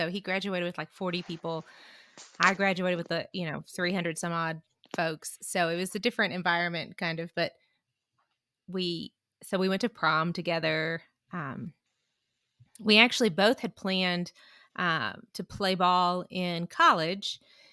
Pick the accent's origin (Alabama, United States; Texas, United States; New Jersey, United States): Alabama, United States; also born or lived in Mississippi; So I was born in Mississippi. Couldn't tell by the accent. Well, I only lived in Mississippi for 9 months and we moved to Alabama. So I was pretty much raised in Alabama.